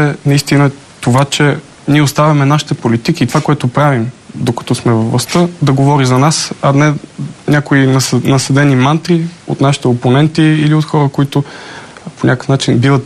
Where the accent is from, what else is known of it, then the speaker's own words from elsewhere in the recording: Sofia, Sofia City, Bulgaria; като човек, който е роден и израснал в София...